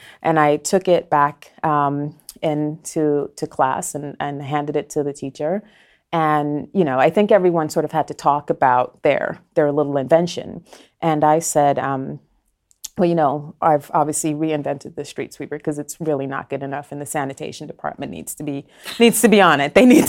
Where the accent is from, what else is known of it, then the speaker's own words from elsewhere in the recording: Brooklyn, New York, United States; born there; So I was born in Brooklyn, but my family is from Guyana, South America.